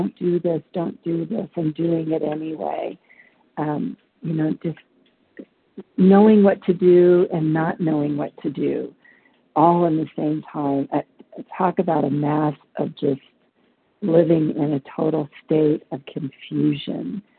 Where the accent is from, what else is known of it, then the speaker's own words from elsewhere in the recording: Nevada, United States; I'm from Nevada, and I am gratefully recovered for today, but not cured.